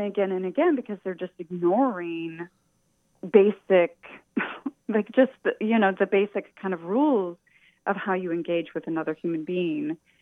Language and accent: English; Portland, Oregon, United States; I grew up in Portland, center of the Antifa movement, if the rumors are to be believed.